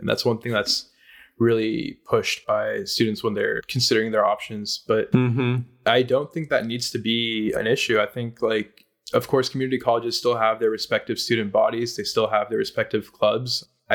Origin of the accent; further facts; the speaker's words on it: California, United States; that pertain to my experiences growing up in the Silicon Valley and factors like that.